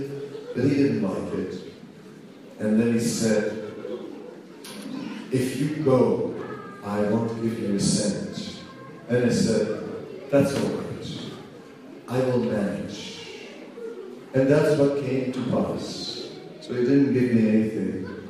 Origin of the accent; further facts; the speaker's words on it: Netherlands; moved away; But I came from the Netherlands, and there was too much